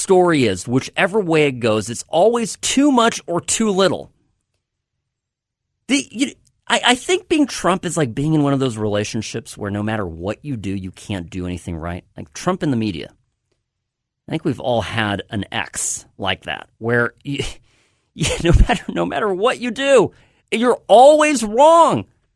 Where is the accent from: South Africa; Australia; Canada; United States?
United States; Irvine, California; Here at home in California, where I grew up in Irvine, my mom buys a new car